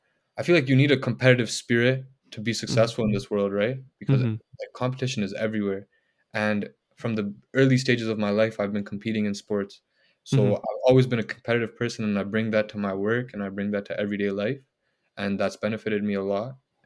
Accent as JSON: {"language": "English", "country": "Canada", "tie": "born there", "said": "I was born in Canada. My parents came before, and I'm the eldest sibling of four."}